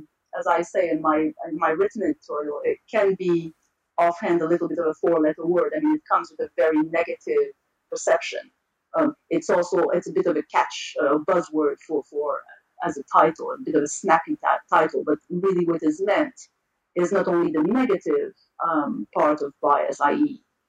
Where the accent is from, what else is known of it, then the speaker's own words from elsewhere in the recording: Montreal, Quebec, Canada; moved away as an adult; now in London, United Kingdom; I am a Canadian by birth and I come from Montreal. But I have spent the past too many years practicing in London in arbitration.